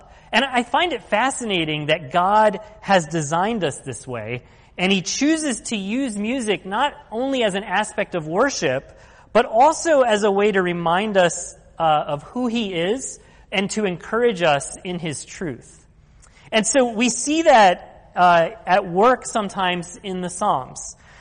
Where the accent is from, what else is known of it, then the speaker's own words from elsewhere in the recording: Philadelphia, Pennsylvania, United States; But of course, we're from Philly, you know